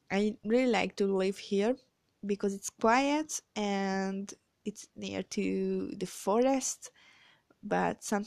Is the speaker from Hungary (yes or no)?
yes; Hungary; English is a second language; So, hello everybody, hello world. … I'm from Hungary.